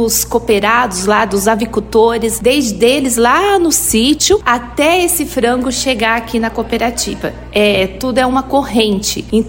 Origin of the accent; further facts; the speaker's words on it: Ubiratã, Paraná, Brazil; eu, como filha de Ubiratã, nasci aqui em Ubiratã, cresci, hoje eu tenho a minha família formada também aqui neste município.